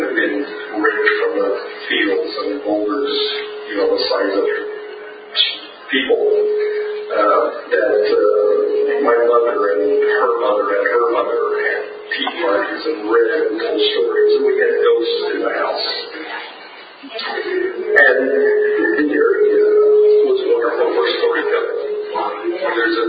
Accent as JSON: {"language": "English", "region": "Indiana", "country": "United States", "tie": "born or raised there", "said": "I was raised in Central Indiana, and I was raised on a farm that had been in our family six generations."}